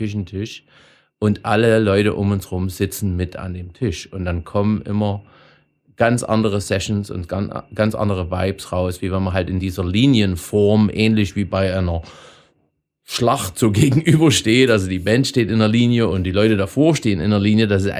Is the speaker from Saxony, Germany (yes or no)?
yes; Zwickau, Saxony, Germany; born there; Jo. Ich bin ja auch in Zwickau geboren.